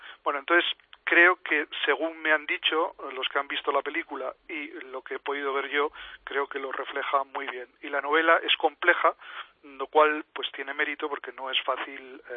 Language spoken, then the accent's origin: Spanish; Bilbao, Basque Country, Spain; now in Taipei, Taiwan; yo soy de Bilbao y aquí en Taipei he estado en dos etapas. La primera estuve 7 años y ahora llevo 4 años.